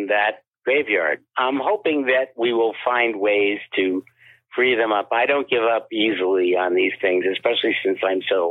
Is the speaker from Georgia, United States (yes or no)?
no; New York, United States; I grew up in New York, where they showed Singing in the Rain, which is a 103-minute film, in a 90-minute time slot.